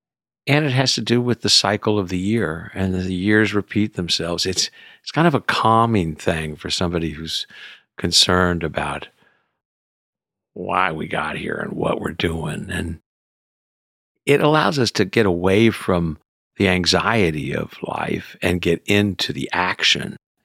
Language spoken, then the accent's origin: English; Houston, Texas, United States; I mean, I was raised in Houston as a city kid